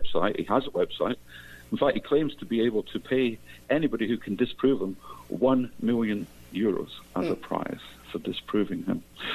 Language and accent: English; Scotland, United Kingdom; moved away as an adult; now in Tenerife, Spain; I'm Scottish. Yeah. I ended up in Tenerife on holiday, and I liked it so much I never went home.